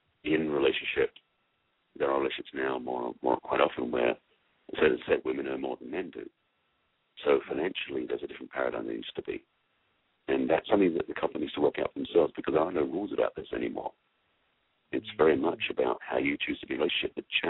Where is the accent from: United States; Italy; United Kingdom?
United Kingdom; England; I'm grateful in a lot of ways growing up in England, and I wasn't from a very high-class family